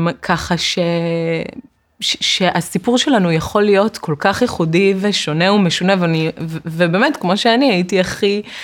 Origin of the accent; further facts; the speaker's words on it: Tirat Carmel, Haifa District, Israel; גדלתי למרגלות חיפה, בטירת הכרמל, עיירת פיתוח קטנה, עד גיל 11, ומשם עברנו לחיפה, דרך הים, גם ילדה חיפאית, לא שגרתית.